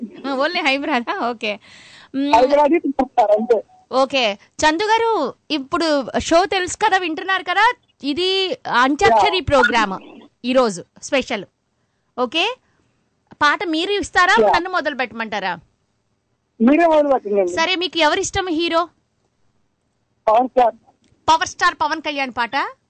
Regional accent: Tenali, Andhra Pradesh, India; మీది తెనాలి, మాది తెనాలి, ఆ తెనాలి.

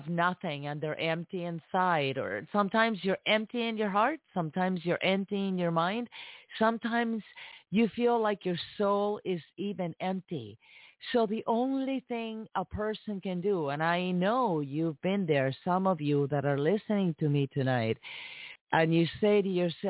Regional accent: New Jersey, United States; also born or lived in Minnesota; You know, you guys know that I grew up in Jersey and, you know, went to New York City quite a few times.

